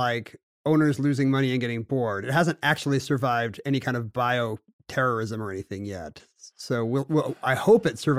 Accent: South Korea; I grew up in South Korea

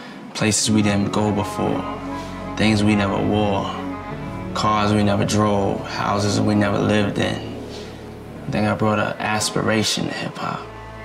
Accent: New York, United States; I'm from New York. I love New York. I love the city of New York.

